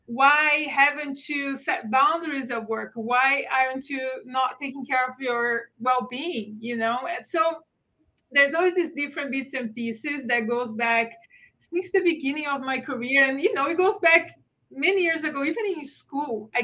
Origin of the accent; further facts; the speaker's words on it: Brazil; my first job was in a newspaper, a local newspaper in my hometown in Brazil.